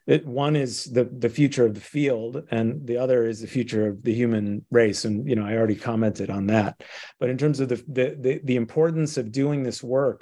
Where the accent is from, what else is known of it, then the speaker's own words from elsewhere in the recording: Shaker Heights, Ohio, United States; I grew up in Shaker Heights, Ohio.